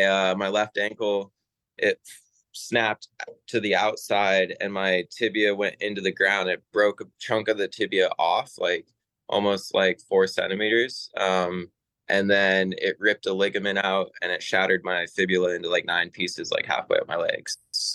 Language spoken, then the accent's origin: English; Wyoming, United States; because it's funny, like growing up in Wyoming, I had to build all of the first jumps that I learned how to dirt jump on.